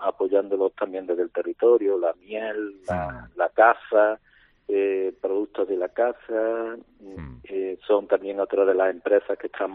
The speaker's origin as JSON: {"language": "Spanish", "town": "Adamuz", "region": "Andalusia", "country": "Spain", "tie": "born or raised there", "said": "Se le llama coña porque el salmorejo en mi pueblo, en Adamú, es un plato caliente que se sirve"}